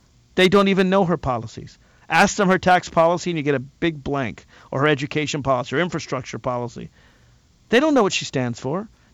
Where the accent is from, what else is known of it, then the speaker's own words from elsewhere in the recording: Alexandria, Virginia, United States; Mike in Alexandria, my hometown of Virginia, disagrees with me.